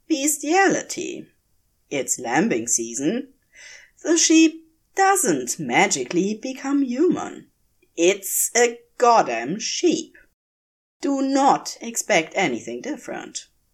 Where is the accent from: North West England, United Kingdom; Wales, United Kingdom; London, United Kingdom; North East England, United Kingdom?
Wales, United Kingdom; It's okay. I can write this. I'm Welsh.